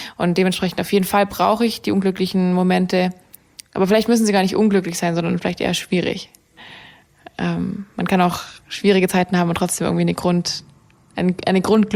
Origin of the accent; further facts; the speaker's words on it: Swabia, Germany; Ich bin in der schwäbischen Küche aufgewachsen. Ich komme aus dem Schwabeländle unter. Unsere Dialekte sind so ein bisschen befeindet